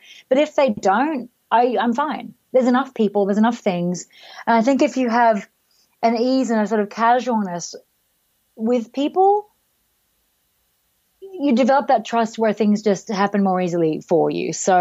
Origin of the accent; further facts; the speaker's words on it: Sydney, New South Wales, Australia; I am from Sydney. I'm a dairy farmer's daughter.